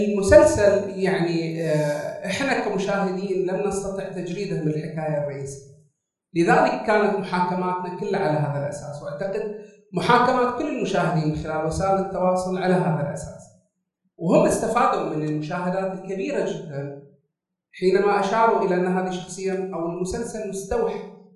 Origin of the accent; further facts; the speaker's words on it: Saudi Arabia; أن إحنا نشوف أنفسنا كسعوديين